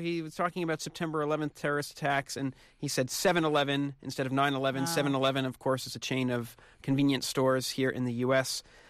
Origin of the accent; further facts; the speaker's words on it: New York, United States; I'm from New York, so I have a lot of friends on my social media from there.